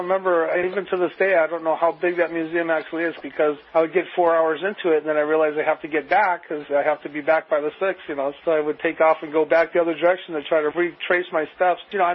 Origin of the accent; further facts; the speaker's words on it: Chicago, Illinois, United States; I'm from Chicago, Illinois, originally.